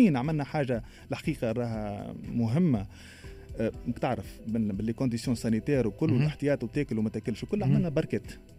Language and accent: Arabic; Kairouan, Kairouan Governorate, Tunisia; ونتشرف اني يكون انا ولد تونس اما انا من القروان